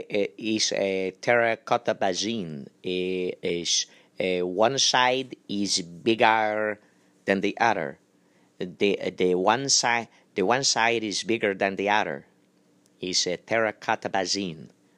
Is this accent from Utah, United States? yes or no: no; New York, United States; Yeah, I'm from New York.